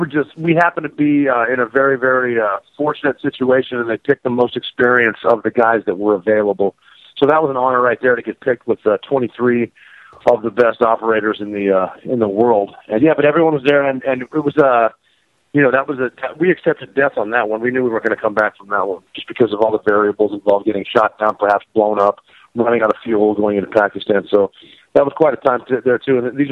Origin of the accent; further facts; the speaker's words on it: Montana, United States; Yeah, I am from Montana, but you might not know this. I have a Texas driver's license